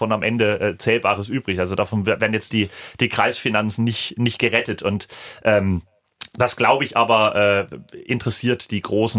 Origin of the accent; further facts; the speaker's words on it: Thuringia, Germany; wenn ich sage, ich komme aus der Nähe von Sonneberg.